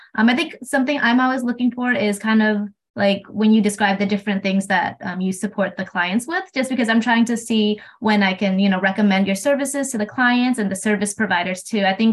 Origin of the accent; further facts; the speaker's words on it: California, United States; I think it's also because I'm from Marin County.